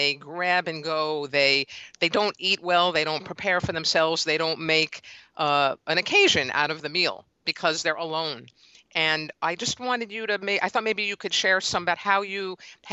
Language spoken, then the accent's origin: English; United States; when you get outside of, I'm going to say the States, because that's my home country, people eat much more slowly.